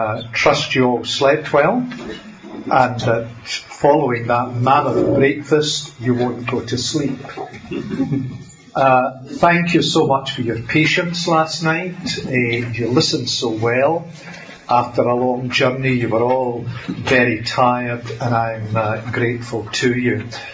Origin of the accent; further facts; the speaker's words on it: Scotland, United Kingdom; But what he didn't know, obviously, is that I'm Scottish. And in Scotland, no one underpays you.